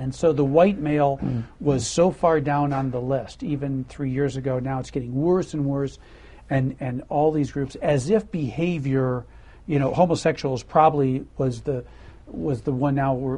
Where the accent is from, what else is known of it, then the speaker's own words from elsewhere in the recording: Detroit, Michigan, United States; and I grew up in Detroit, and so, you know, I thought I knew a lot more about minorities